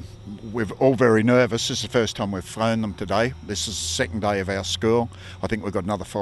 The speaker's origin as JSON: {"language": "English", "town": "Gloucester", "region": "New South Wales", "country": "Australia", "said": "I'm a TIDE Working on Country ranger. I come from Gloucester. We've got a three-man team here from Gloucester."}